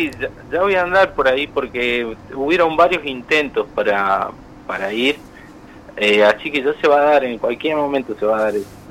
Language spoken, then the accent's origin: Spanish; Patagonia, Argentina; mi música es patagónica porque yo soy patagónico